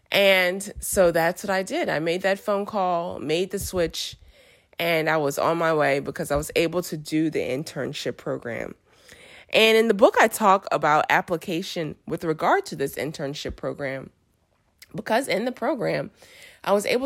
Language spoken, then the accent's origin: English; New Orleans, Louisiana, United States; I'm from New Orleans, so live on the Gulf Coast